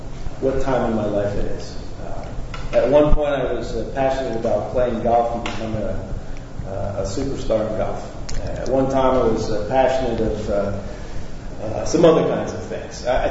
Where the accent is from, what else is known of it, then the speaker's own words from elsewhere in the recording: Fort Washington, Maryland, United States; I'm from Fort Washington, Maryland. It's a suburb of Washington, D.C.